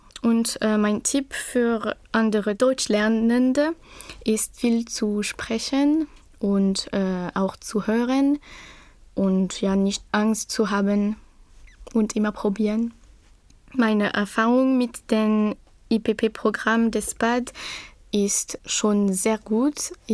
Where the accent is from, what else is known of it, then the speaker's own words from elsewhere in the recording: Réunion; German is a second language; Ich komme aus La Réunion und bin im Jahr 2001 geboren.